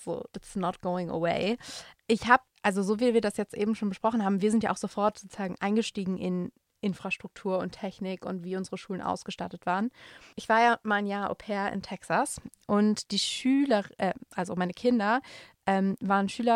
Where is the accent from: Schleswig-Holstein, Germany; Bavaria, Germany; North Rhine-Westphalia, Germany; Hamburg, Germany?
Hamburg, Germany; Ja, aber ich bin in einem Stadtviertel in Hamburg groß geworden, das super reich war.